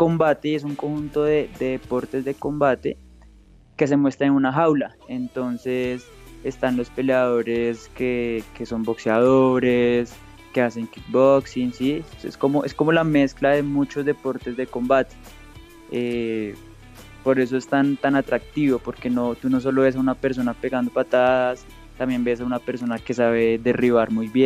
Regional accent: Colombia; aquí en Colombia es un deporte muy nuevo, pero poco a poco pues estamos saliendo para demostrar como el colombiano de qué está hecho

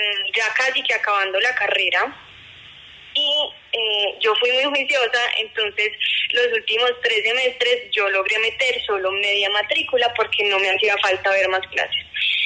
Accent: Manizales, Caldas, Colombia; born there; moved away as an adult; now in Bogotá, Colombia; Yo nací en Manizales en 1995. Sin embargo, vivo en Bogotá hace ya más de 7 años porque me vine para acá a estudiar pues mi carrera universitaria.

